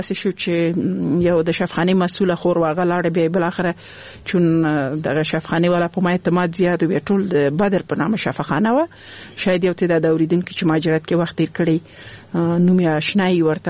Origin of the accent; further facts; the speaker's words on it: Laghman, Afghanistan; also born or lived in Nangarhar; زه خپل د لغمان ولایت يم